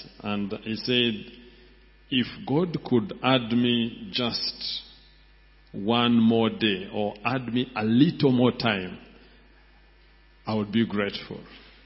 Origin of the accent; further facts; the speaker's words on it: Uganda; and I'm from Uganda.